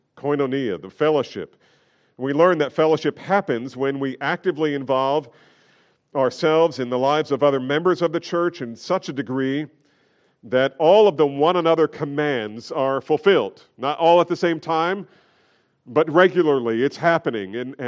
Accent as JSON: {"language": "English", "region": "New Jersey", "country": "United States", "tie": "born or raised there", "said": "Look, I grew up in New Jersey. We were trained not to make eye contact."}